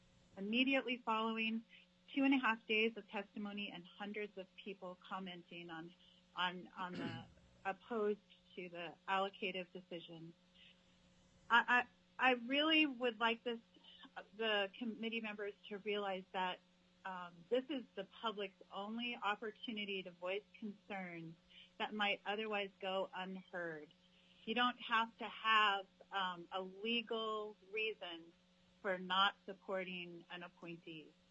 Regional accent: Kodiak, Alaska, United States; I'm from Kodiak, Alaska. My family is a commercial fishing family, 100% dependent on that income.

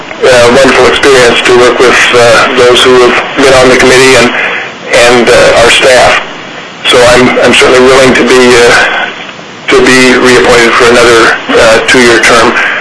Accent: Fairbanks, Alaska, United States; from Fairbanks.

